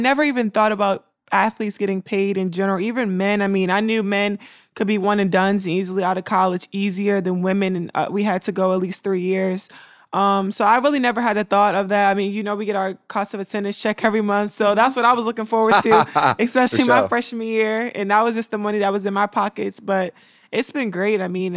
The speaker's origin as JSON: {"language": "English", "town": "Baltimore", "region": "Maryland", "country": "United States", "said": "I mean, growing up playing basketball, I'm from Baltimore. So I played on outside courts."}